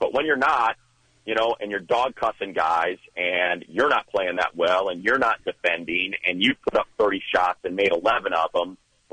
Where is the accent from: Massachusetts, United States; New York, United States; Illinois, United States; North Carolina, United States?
Illinois, United States; Chicago; this is coming from someone that, you know, was born and raised in Chicago in the Jordan sweet spot.